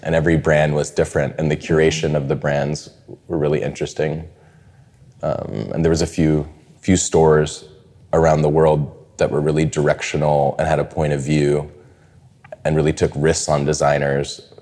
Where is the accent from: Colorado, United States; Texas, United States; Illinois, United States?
Illinois, United States; Chicago; born there; I was born in Chicago, so I was a big fan of the Bulls and Jordan.